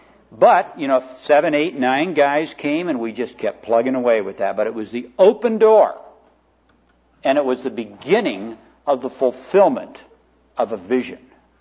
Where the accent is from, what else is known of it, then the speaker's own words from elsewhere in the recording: Garden City, Iowa, United States; I went back to my hometown in Garden City, Iowa, and I was this little town of 100 people with a beer joint and a grain elevator and a lumber yard and a couple street lights